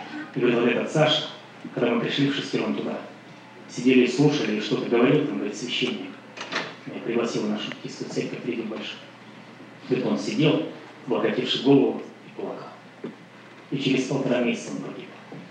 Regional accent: Siberia, Russia; Оказалось, мы земляки, я тоже из Сибири, она оттуда, мы вместе недалеко жили совершенно.

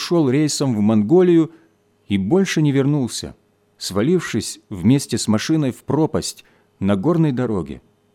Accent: Novosibirsk, Novosibirsk Oblast, Russia; Родился я в Новосибирске, где и прожил всю свою жизнь до последнего преступления.

